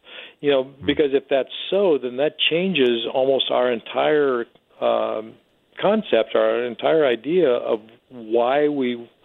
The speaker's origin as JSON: {"language": "English", "town": "St. Charles", "region": "Missouri", "country": "United States", "tie": "born or raised there", "said": "Yeah, I grew up in St. Charles, not so very far from y'all. I went to high school there"}